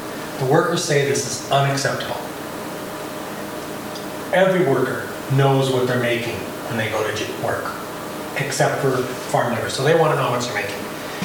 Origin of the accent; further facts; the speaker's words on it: Washington, United States; I grew up in Western Washington, picked berries.